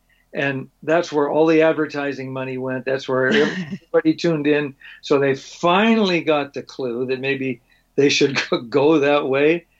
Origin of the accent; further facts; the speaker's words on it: Kimberley, British Columbia, Canada; moved away as an adult; also born or lived in Calgary / Vancouver; Yeah, born in Kimberley. Lived there till I was 18. And then I headed to Calgary.